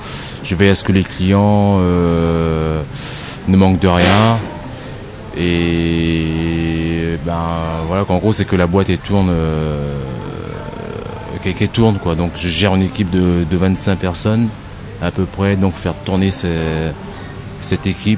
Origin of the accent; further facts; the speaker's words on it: Réunion; born there; Je suis né à La Réunion, donc j'ai commencé à La Réunion.